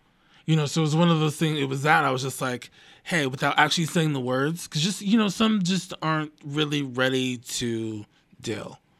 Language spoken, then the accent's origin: English; Aurora, Colorado, United States; because I grew up in Aurora and that's all that there was just everybody of everything, you know?